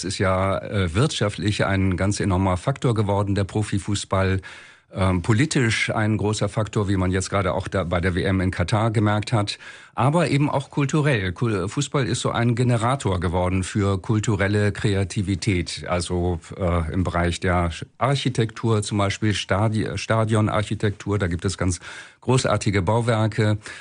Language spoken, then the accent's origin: German; Bremen, Germany; Ich bin in Bremen aufgewachsen und habe da 8 Jahre bei Werder in den Jugendmannschaften gespielt.